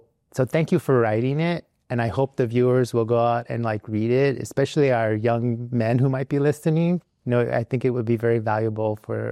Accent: United States; my experience as a Latino growing up in the United States.

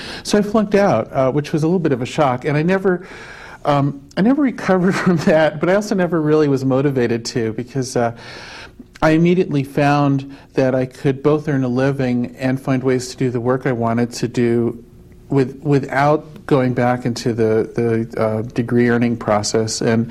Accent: New Mexico, United States; I'm from New Mexico, southern New Mexico. Grew up in a rural area.

